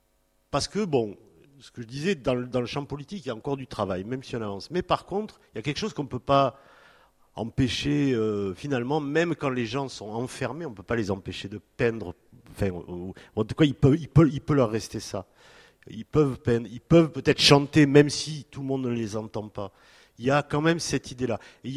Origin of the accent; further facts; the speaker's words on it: Bordeaux, Nouvelle-Aquitaine, France; born there; moi, je suis né en France. Donc, bon, ici, on n'est pas à Toulouse, je peux le dire. Je suis né à Bordeaux.